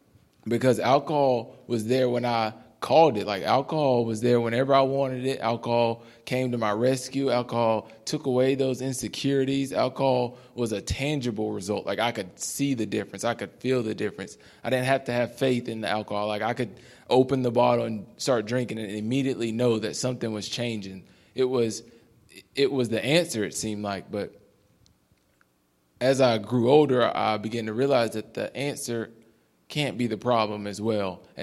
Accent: Alabama, United States; I'm 26. I'm from Alabama. He's talking about being far from home. Me too.

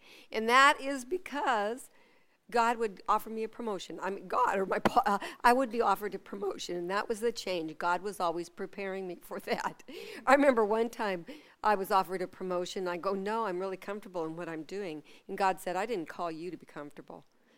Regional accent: Ketchikan, Alaska, United States; I was born. I was raised in Ketchikan with Debbie, and we were born in the same little hospital.

